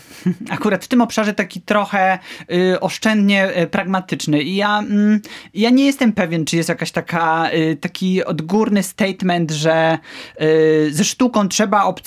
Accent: Warsaw, Masovian Voivodeship, Poland; mieszkam prawie że od urodzenia w Warszawie

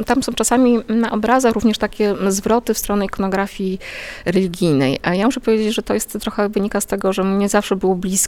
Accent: Lesser Poland, Poland; ja wyrosłam z domu, w którym ja jestem spod Oświęcimia, generalnie niedaleko.

